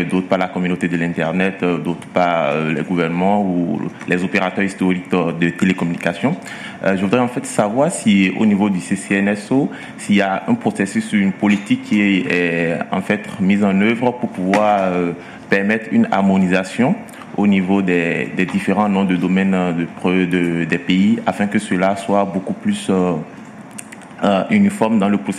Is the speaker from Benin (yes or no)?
yes; Benin; je viens du Bénin.